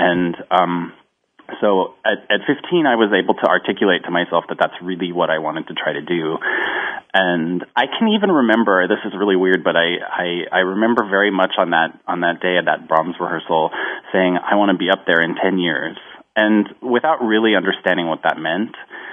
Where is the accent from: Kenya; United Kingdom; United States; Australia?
United States; Albuquerque, New Mexico; I grew up in Albuquerque, New Mexico.